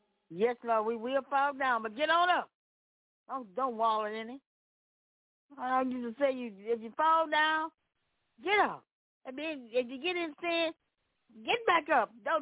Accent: Memphis, Tennessee, United States; I'm from Memphis, Tennessee.

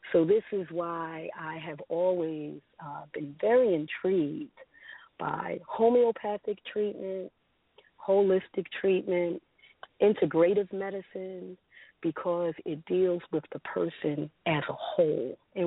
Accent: Philadelphia, Pennsylvania, United States; born there; now in Brooklyn, United States; Actually, I was born in Philadelphia. I currently reside in Brooklyn, New York. I've been here for a number of years, but I am originally a Philadelphia native.

